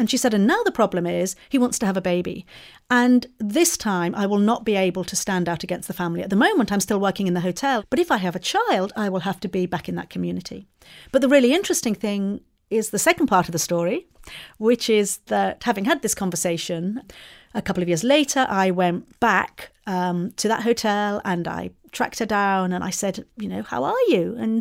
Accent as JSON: {"language": "English", "country": "Malaysia", "tie": "born or raised there", "lives_now": "Singapore", "said": "one of the boys that I went to school with, who lives in my hometown back in Malaysia, he wanted to marry me. I didn't want to get married because I love my life in Singapore."}